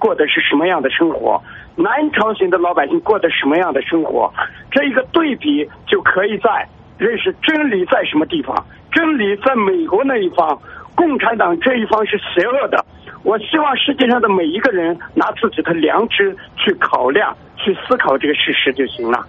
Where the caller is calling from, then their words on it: Ningxia, China; 我是宁夏的